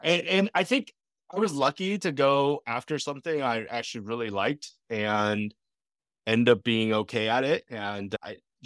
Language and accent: English; Michigan, United States; I grew up in Midwest, mainly in Michigan.